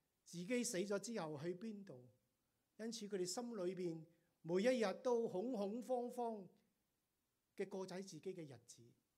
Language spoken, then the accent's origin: Chinese; China; 哪里有人嫌钱，我们中国人，哪里有人嫌钱腥的呢？